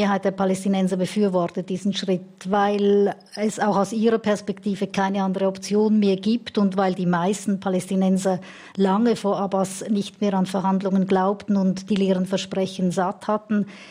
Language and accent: German; Switzerland; Das kennen wir als Schweizer gut.